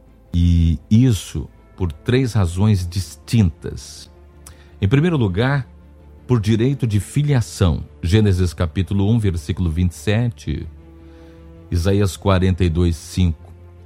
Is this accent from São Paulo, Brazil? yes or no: no; São Luís, Maranhão, Brazil; eu sou muito feliz de ter nascido em São Luís do Maranhão. Sou ludovicense com orgulho.